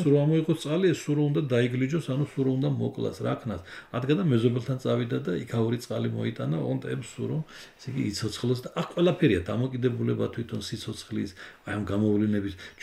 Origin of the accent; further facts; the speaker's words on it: Sukhumi, Abkhazia, Georgia; now in Tbilisi, Georgia; მე და ჩემი ოჯახის წევრებს აცნობდა როგორც სტუმრები სოხუმიდან